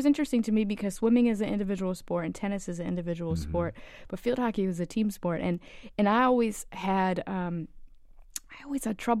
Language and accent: English; Virginia, United States; accent: Southern; And they moved to this little town in Virginia. And they were always the Yankees.